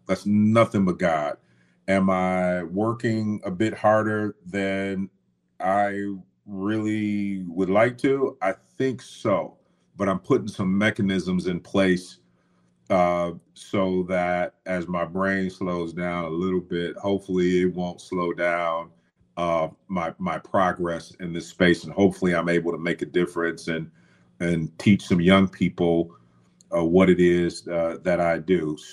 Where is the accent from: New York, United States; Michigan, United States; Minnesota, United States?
Michigan, United States; Muskegon; I'm from Muskegon, Michigan. And it's just really molded me into the man I've become.